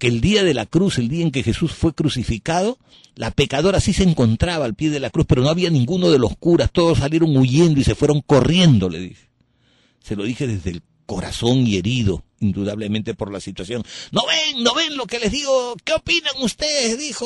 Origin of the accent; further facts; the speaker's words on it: Peru; hubo un detalle en el año 1994 en mi país, en el Perú